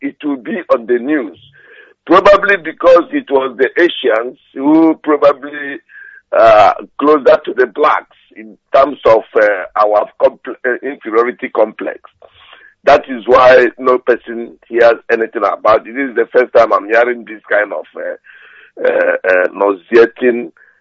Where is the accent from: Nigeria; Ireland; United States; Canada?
Nigeria; Ukuta; now in London, United Kingdom; from Ukuta in Biafra land. I am speaking from London in the United Kingdom.